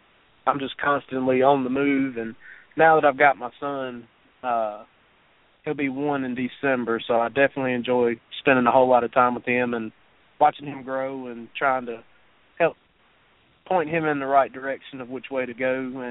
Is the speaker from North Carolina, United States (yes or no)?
yes; North Carolina, United States; And with my hometown being really close to Bowman Gray Stadium